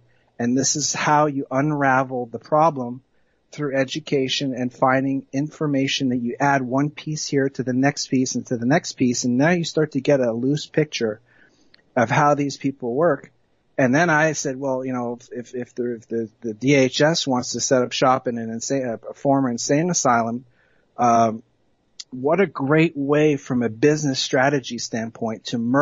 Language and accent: English; United States; and I grew up in America, I went to high school in America, I was really, really lucky.